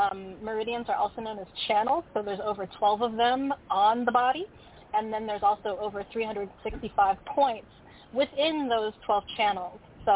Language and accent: English; Greensboro, North Carolina, United States; I come from Greensboro, North Carolina, Mighty Muhammad Mosque number 92.